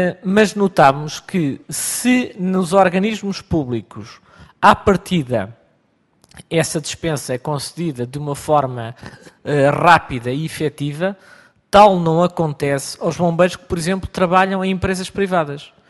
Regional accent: Viseu, Portugal; Eu sou de Viseu e sei bem o flagelo que o meu distrito de nascimento tem

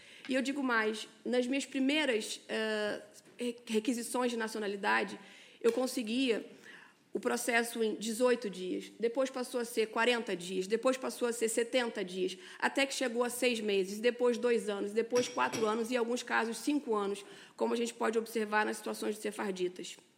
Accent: Brazil; now in Portugal; eu não vou falar apenas como portuguesa, natural do Brasil, porém, com uma nacionalidade que decorre do sangue

